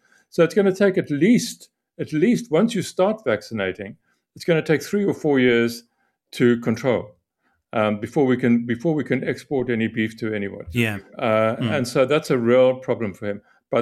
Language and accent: English; Eastern Cape, South Africa; back in my day as a child and growing up in Transkei